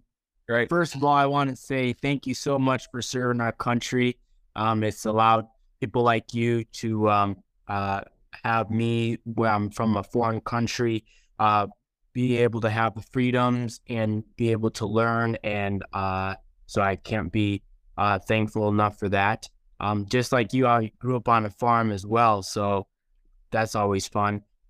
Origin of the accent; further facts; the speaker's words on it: Rockford, United States; In Rockford. So I actually come from a family of 22